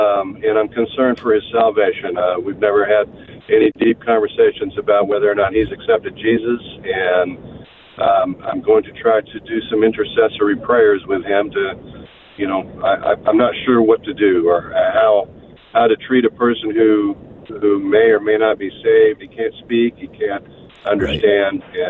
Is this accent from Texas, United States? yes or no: yes; Magnolia, Texas, United States; I'm from Magnolia, Texas, and we also go to the church the other gentleman was speaking about, Real Life Ministries.